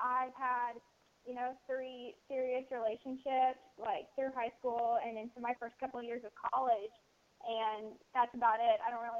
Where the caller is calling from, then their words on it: Bentonville, Arkansas, United States; I'm calling from Bentonville, Arkansas.